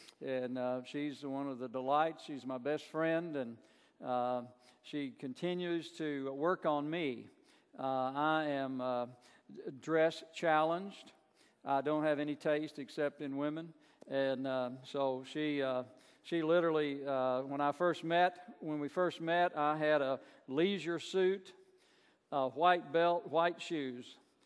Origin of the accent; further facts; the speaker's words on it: Burnside, Kentucky, United States; I grew up in First Baptist Burnside, Kentucky. Was baptized there in April of 1963. 1969, my family and I joined Beacon Hill Baptist Church in Somerset